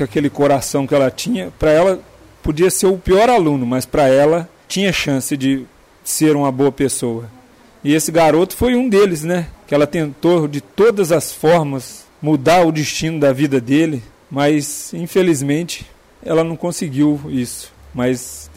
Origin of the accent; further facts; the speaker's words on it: Minas Gerais, Brazil; não sou daqui, sou de Minas.